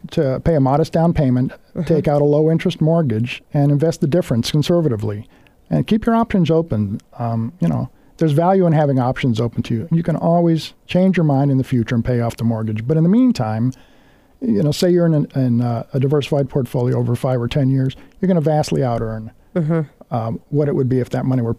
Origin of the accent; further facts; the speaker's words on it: California, United States; I'm originally from California, so this was a bit of a surprise to me.